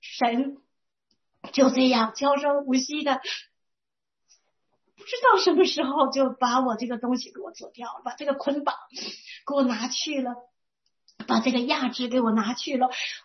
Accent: Northeast China, China; 我今年毛岁，我们东北人讲毛岁，我67岁

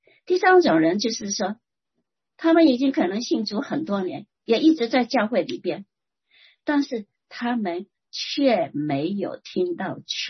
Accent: Shantou, Guangdong, China; first language Teochew; 他只会讲家乡话，就是跟我一样的家乡话，汕头话，潮州话。

